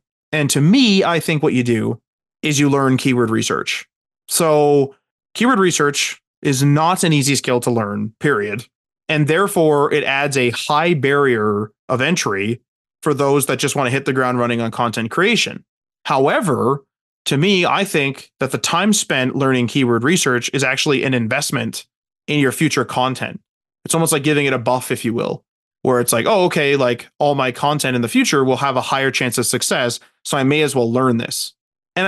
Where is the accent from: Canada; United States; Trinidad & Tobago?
Canada; I know I could go to google.ca for Canada since we are Canadian